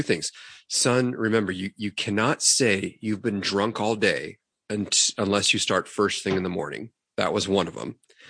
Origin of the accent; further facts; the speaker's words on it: Ireland; I'm Irish. What the fuck do you want? We drink and we fight.